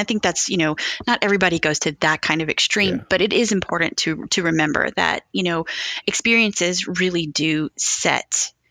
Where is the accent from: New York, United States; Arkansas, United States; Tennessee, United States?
Tennessee, United States; Nashville; I'm from Tennessee. I was born and raised in Nashville